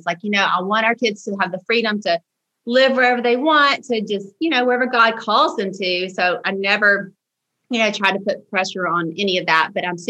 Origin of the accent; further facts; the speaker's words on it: Louisiana, United States; Okay. So yeah, we're from Louisiana, born and raised and proud.